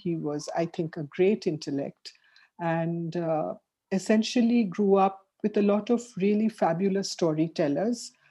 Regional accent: Kolkata, West Bengal, India; Okay, so I grew up in Calcutta, which we now know as Kolkata, but it's still Calcutta for me.

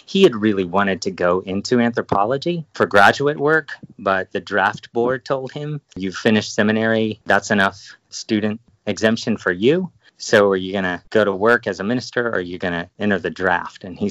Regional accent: Hawaii, United States; born there; I was born in Hawaii, where my dad was a pastor at the time.

